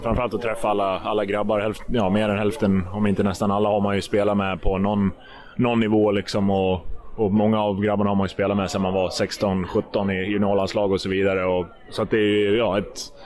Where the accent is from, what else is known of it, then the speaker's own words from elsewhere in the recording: Leksand, Dalarna County, Sweden; Full fart som vanligt när man är hemma i Leksand, men det rullar på.